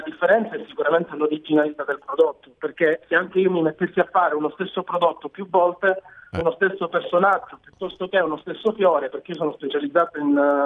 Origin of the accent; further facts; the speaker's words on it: Crotone, Calabria, Italy; Sì, sono calabrese, sono di Crotone.